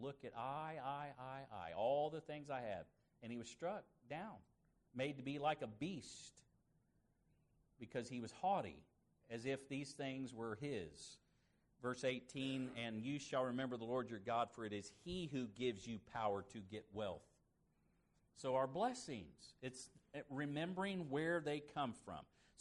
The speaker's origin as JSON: {"language": "English", "region": "Florida", "country": "United States", "tie": "born or raised there", "said": "A realtor talked her into renting the house we grew up in Florida."}